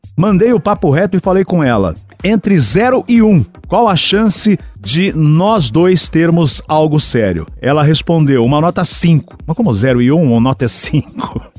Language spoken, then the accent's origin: Portuguese; Minas Gerais, Brazil; sou mineiro, 24 anos, libriano.